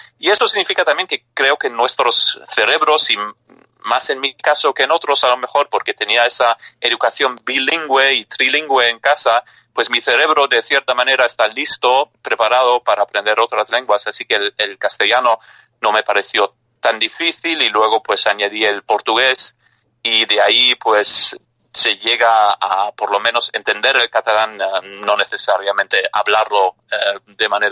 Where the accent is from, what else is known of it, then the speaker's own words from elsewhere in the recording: Luxembourg; Spanish is a second language; yo crecí en Luxemburgo, donde se hablan un montón de lenguas, incluso el luxemburgués, que es la lengua que hablo con mis amigos y con muchos conocidos.